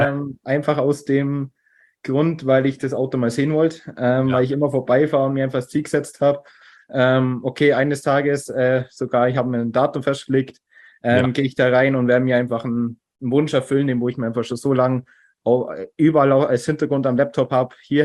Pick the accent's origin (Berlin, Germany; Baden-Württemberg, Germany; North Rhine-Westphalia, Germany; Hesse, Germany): Baden-Württemberg, Germany; Burken; born there; now in Landsberg am Lech, Germany; ich bin 23 Jahre jung und komme aus der Nähe von Landsberg an Lech. Also mittlerweile bin ich da sogar hinzogen und komme gebürtig aus Burken, ist in der Nähe bei Schongau.